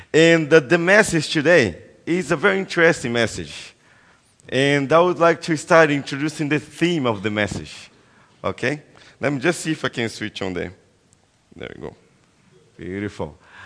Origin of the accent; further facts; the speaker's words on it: Brazil; English is a second language; I'm from Brazil.